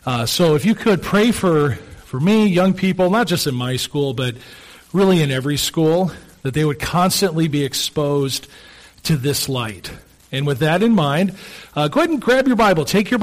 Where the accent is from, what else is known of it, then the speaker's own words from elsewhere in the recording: Oswego, Illinois, United States; I was at a pastor's conference in my hometown of Oswego, Illinois.